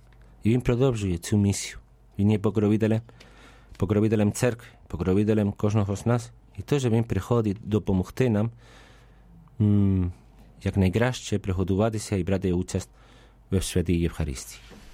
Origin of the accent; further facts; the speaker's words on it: Spain; Ukrainian is a second language; now in Ukraine; Я не знаю, я сам іспанець, так.